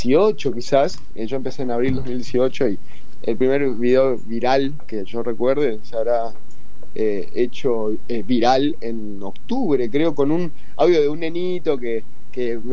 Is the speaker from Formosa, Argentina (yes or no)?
yes; Formosa, Argentina; moved away as an adult; now in Buenos Aires, Argentina; No, nací en Buenos Aires, mirá. Acá, pero ya a los 4 años estaba viviendo en Formosa. O sea, me crié todo en Formosa